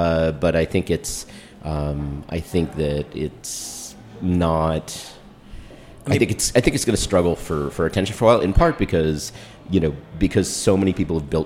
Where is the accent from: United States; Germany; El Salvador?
Germany; I am not Canadian. I am German, but I hold dual citizenship. I am not Canadian.